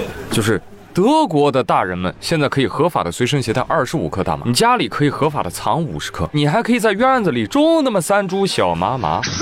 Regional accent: China; 其实我们中国人

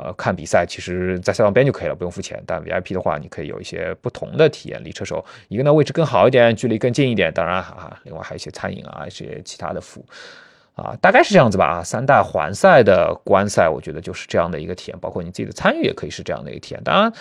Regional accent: China

